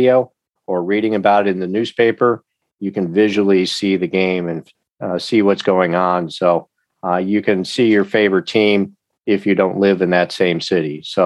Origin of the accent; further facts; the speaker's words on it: Buffalo, New York, United States; I'm originally from Buffalo, so I will always support them.